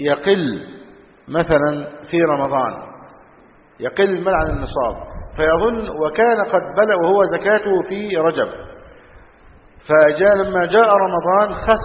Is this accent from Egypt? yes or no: yes; Egypt; بعض الناس عندنا في مصر